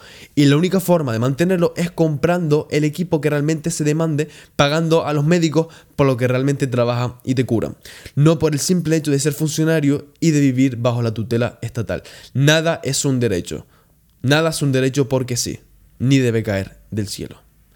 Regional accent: Canary Islands, Spain; En Gran Canaria, ¿vale? Donde vivo, yo soy canario.

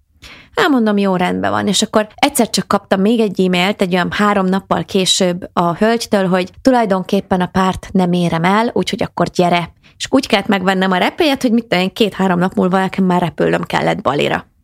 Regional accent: Letkés, Pest, Hungary; gyerekkoromban én úgy éltem, és úgy lettem nevelve, egy vidéki kis faluból származom, Letkésről

